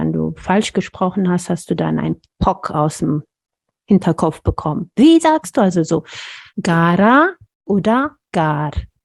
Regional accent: Ethiopia; German is a second language; now in Germany; Und das bei uns in Äthiopien die Familie wichtig war und dass es in Deutschland nicht so eng war, zumindest nicht von dem, was ich erlebt oder gesehen habe

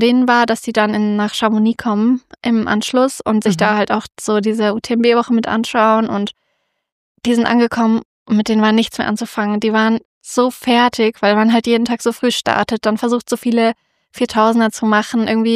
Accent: Duderstadt, Lower Saxony, Germany; Ja, aber wir sind ja in Duderstadt vorbeigelaufen, also in meiner Heimatstadt.

